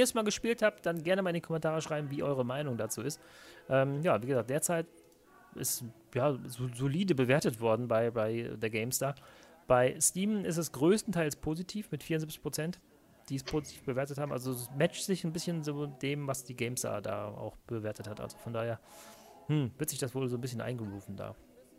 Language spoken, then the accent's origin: German; Cologne, North Rhine-Westphalia, Germany; ich komme aus dem Ortsteil von Fortuna Köln, quasi aus Zollstock